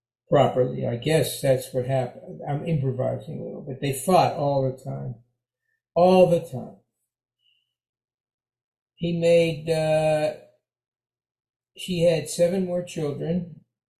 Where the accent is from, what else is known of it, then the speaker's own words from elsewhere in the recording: Pittsburgh, Pennsylvania, United States; I'm from Pittsburgh. My dad was a mill doctor before he started private practice as an eye doctor.